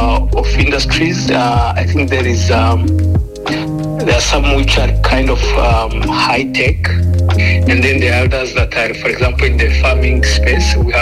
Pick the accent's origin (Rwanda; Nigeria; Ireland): Rwanda; English is a second language; now in Canada; I grew up in a different economic context. I grew up in Rwanda, and getting an opportunity to even bring my idea to life was impossible.